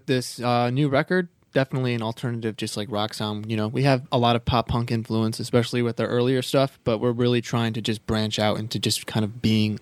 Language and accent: English; Whiting, Indiana, United States; I'm from Whiting, which is about the same distance from my house here, about half hour.